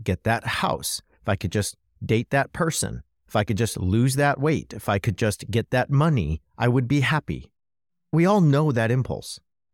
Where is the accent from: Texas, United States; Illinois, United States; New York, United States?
New York, United States; Buffalo; Yeah, like I'm really from Buffalo, bro.